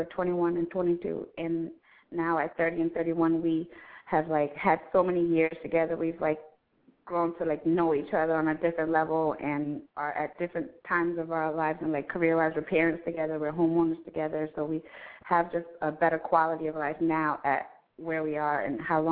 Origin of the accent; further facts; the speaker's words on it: Virginia, United States; now in Lakeland, United States; I'm calling from Lakeland, but originally from Virginia.